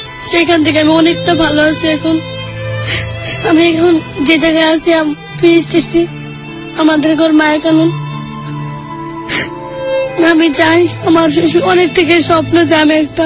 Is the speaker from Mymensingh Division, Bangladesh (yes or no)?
yes; Mymensingh, Mymensingh Division, Bangladesh; আমি বললাম আমার বাড়ি ময়মনসিংহ।